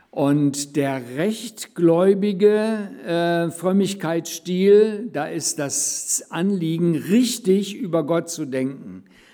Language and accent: German; Korbach, Hesse, Germany; in unserer Stadt in Korbach, wo ich aufgewachsen bin.